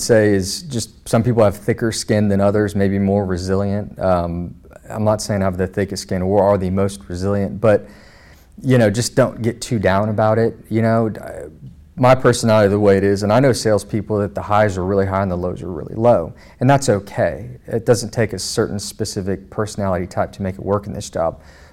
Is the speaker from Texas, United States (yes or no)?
yes; Arlington, Texas, United States; I wasn't from Dallas. I was from Arlington, which doesn't seem like that big of a gap. But when we grew up, Dallas was forever away.